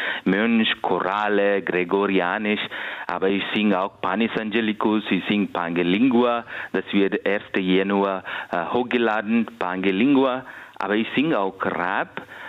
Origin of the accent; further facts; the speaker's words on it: India; first language Kannada; German is a second language; Ja, weil ich komme ursprünglich aus Indien. Das ist meine Muttersprache. Die Sprache heißt Kannada